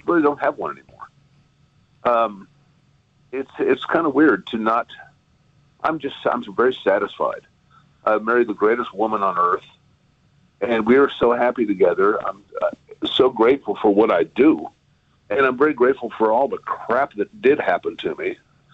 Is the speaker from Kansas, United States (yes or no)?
yes; Kansas, United States; I grew up in Kansas.